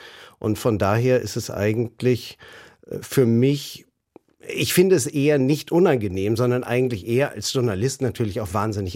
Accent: Germany; wenn ich sage, ich bin Deutscher

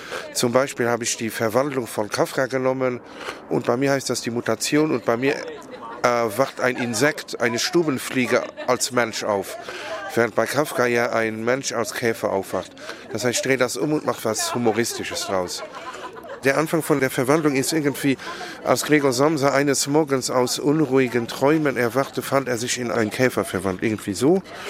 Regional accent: Luxembourg; Man hat es ein wenig schwerer zu landen als Luxemburger

